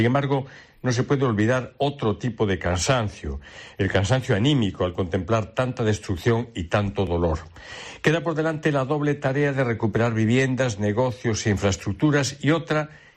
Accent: Galicia, Spain; Como gallegos hemos de sentirnos orgullosos

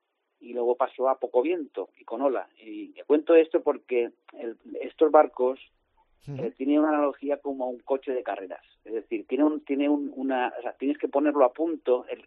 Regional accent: Balearic Islands, Spain; siendo mallorquín o español, pues un poco el prestigio de la vela deportiva para nuestro país

